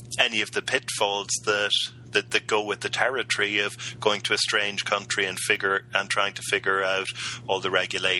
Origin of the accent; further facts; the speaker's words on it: County Cork, Ireland; I'm Irish, Dan, from the fair county of Cork.